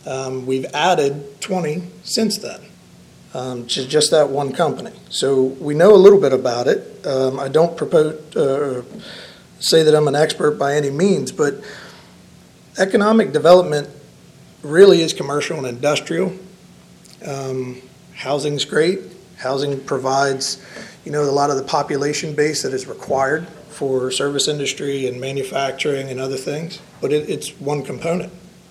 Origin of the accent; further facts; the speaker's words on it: Lewes, Delaware, United States; As I said, I'm from Lewis, Delaware, local, born here. despite all my gray hairs that come from my four kids, I'm 36.